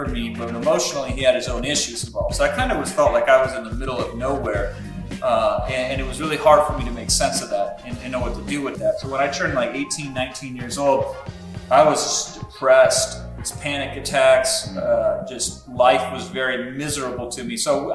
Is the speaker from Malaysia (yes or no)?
no; Muscatine, Iowa, United States; I'm from Iowa, believe it or not. Muscatine, Iowa, a little tiny town on the river there.